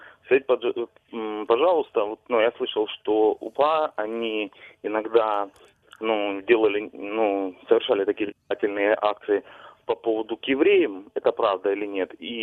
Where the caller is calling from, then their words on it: Donetsk Oblast, Ukraine; Я з Донецької області.